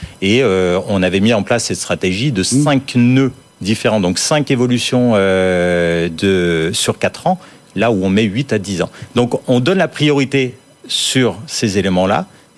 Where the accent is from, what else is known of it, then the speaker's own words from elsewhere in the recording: France; nous, en tant que Français